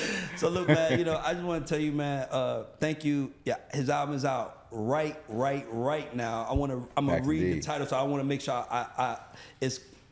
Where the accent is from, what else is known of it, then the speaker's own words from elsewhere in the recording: Queens, New York, United States; You can go anywhere in the world and say I'm from Queens, and people are gonna be like, what? And it's gonna be a connection there.